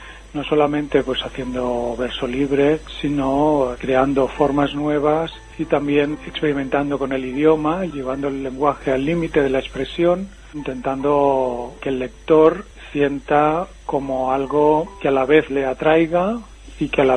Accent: Barcelona, Catalonia, Spain; nací en Barcelona y he vivido gran parte de mi vida en Barcelona. Pero desde hace unos 14 años me vine a vivir al campo, aquí en la provincia de Barcelona, pero ya lejos de la ciudad.

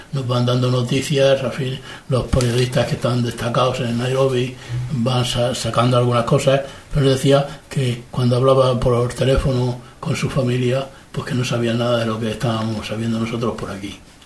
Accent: Murcia, Region of Murcia, Spain; un keniano que justamente vive por mi tierra, por Murcia

